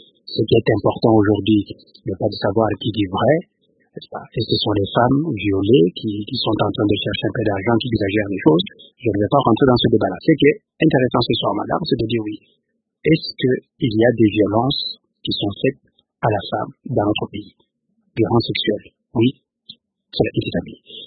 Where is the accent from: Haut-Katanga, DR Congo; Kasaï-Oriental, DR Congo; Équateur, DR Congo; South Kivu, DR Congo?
South Kivu, DR Congo; Je vous ai dit que je viens du Sud Kivu